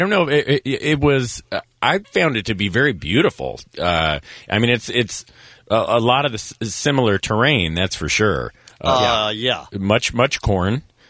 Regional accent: Lafayette, California, United States; I grew up in Northern California, outside San Francisco, a place called Lafayette and Moraga.

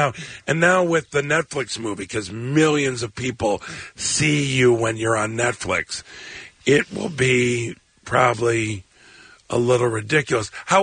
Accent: Chicago, Illinois, United States; including my hometown in Chicago, it can be a little too much for me, and I get a bit overwhelmed.

